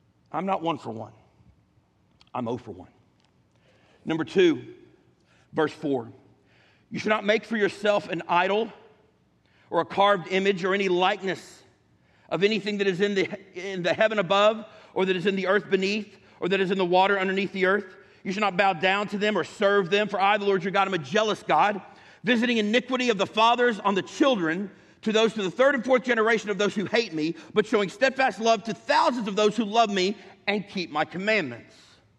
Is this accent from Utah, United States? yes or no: no; Kentucky, United States; I was raised in Kentucky, the buckle of the Bible Belt.